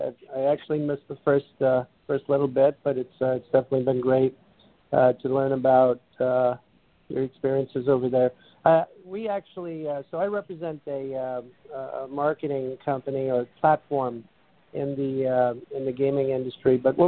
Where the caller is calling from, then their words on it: New York, United States; I'm calling from New York, so probably a little further away than Tino.